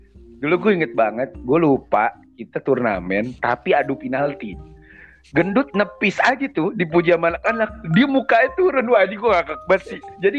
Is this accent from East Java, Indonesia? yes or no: yes; Malang, East Java, Indonesia; jujur ya, gue orang Malang, jauh dari tongkrongan